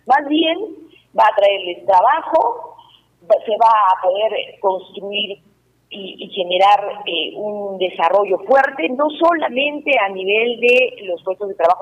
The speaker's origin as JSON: {"language": "Spanish", "region": "Arequipa", "country": "Peru", "said": "tenemos la obligación como arequipeños de apoyarlo"}